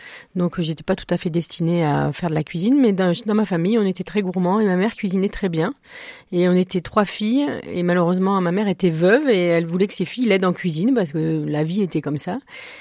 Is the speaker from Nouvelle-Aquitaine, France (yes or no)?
yes; Bordeaux, Nouvelle-Aquitaine, France; Et comme j'étais de Bordeaux et j'avais fait des stages dans le vin